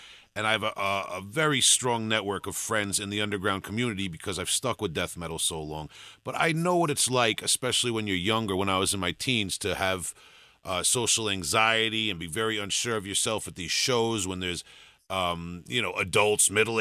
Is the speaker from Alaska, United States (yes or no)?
no; Huntington, New York, United States; I'm from Huntington, they're from Levittown, but we were both kind of like the weird kids in our high school